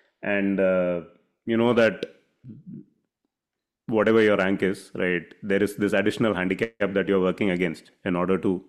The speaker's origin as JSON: {"language": "English", "country": "India", "said": "the whole idea of being Indian is something that I have a question, like, what does it even mean? I was born within this random border"}